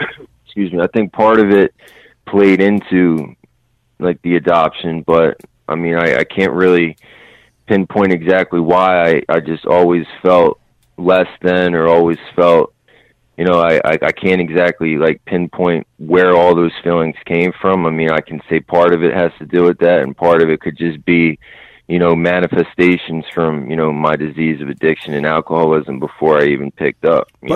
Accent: Upper Darby, Pennsylvania, United States; I grew up like right outside of Philadelphia in Delaware County, like Upper Darby.

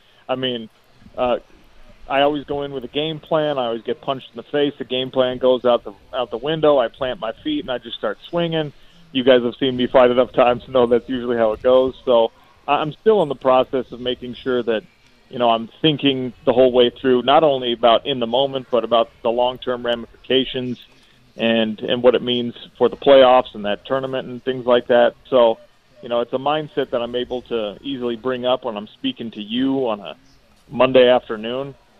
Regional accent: Salt Lake City, Utah, United States; And my hometown University of Utah Utes are playing at the same time that I'm fighting.

